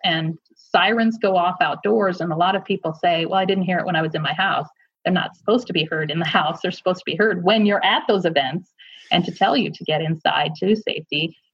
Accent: Indiana, United States; I'm from Indiana. I don't know where Dallas County is.

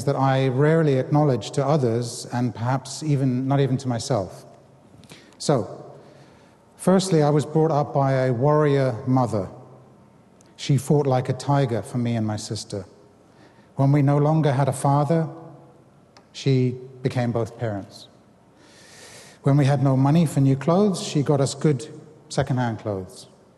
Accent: England, United Kingdom; also born or lived in Africa; I was born in Africa and raised in England, and I'm very proud of my African roots, but I was lucky to be brought up in a country like the UK

